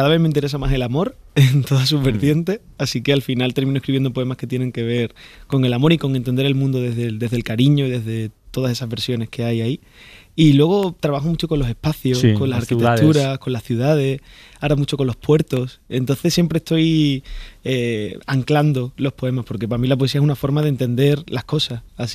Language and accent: Spanish; Seville, Andalusia, Spain; now in Madrid, Spain; Desde el 2018, soy sevillano, sí. Acabo de volver.